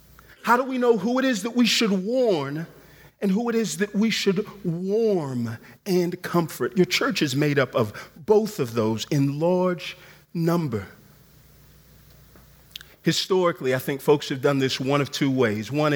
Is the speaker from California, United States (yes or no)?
no; Houston, Texas, United States; I grew up in Houston, Texas, in the South, in church.